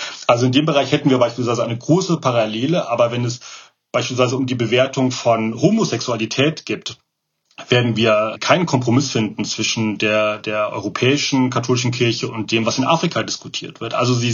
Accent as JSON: {"language": "German", "country": "Germany", "said": "jetzt schaue ich wieder als Deutscher auf die Weltkirche"}